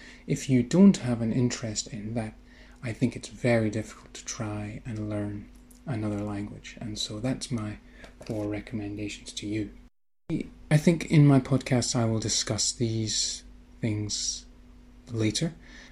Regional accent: Scotland, United Kingdom; I'm from Scotland, and so Scotland is a difficult accent

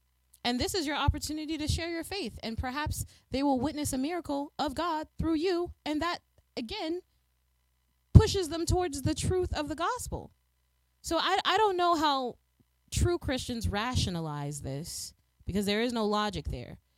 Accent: Chicago, Illinois, United States; I live in the United States of America. I am from Chicago. And granted, Southside Chicago is riddled with poverty

